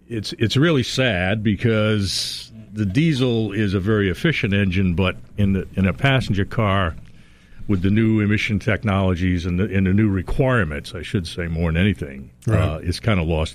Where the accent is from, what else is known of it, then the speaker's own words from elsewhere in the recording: Norwich, Connecticut, United States; Well, actually, I'm a local boy.